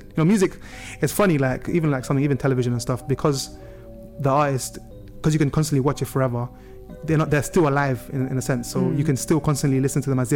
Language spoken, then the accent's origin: English; London, United Kingdom; we were driving from London, because I'm from London, to Manchester for a family visit